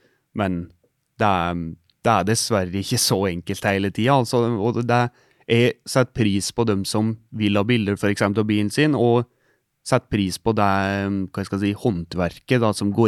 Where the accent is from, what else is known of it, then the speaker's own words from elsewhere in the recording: Innlandet, Norway; jeg liker jo Helmen i Gudbrandsdalen der jeg kommer fra, i nærheten da, liksom, så det er jo innlandet